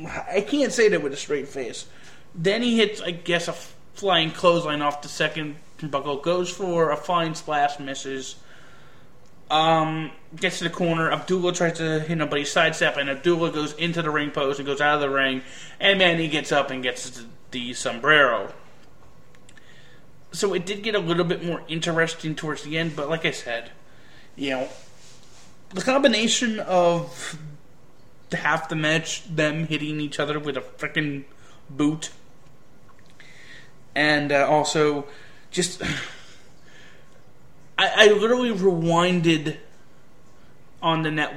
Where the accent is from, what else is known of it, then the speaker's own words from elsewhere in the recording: Florida, United States; Trust me, I'm from Florida. I consider myself Floridian because I lived there for 20 years.